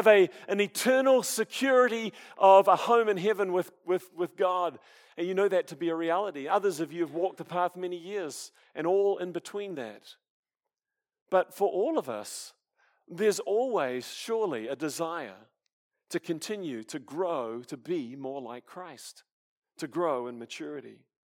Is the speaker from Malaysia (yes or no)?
no; New Zealand; now in United States; And that preaching came with great effect, even in my home country of New Zealand.